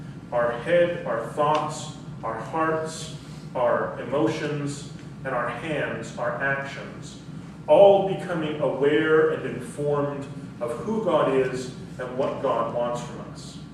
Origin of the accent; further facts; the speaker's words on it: Calgary, Alberta, Canada; also born or lived in Weyburn, Saskatchewan; growing up in Calgary and Weyburn, Saskatchewan, the son of Baptist parents